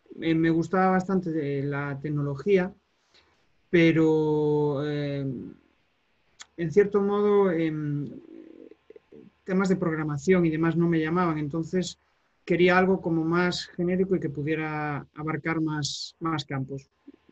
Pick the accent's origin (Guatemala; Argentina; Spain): Spain; Galicia; Pues yo soy de Galicia, con lo cual estudié aquí en mi comunidad.